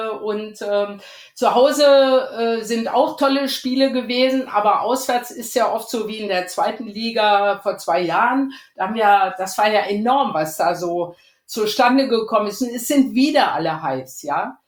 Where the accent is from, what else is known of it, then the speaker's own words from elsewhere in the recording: Rhineland, Germany; Ich bin ja aus dem Rheinland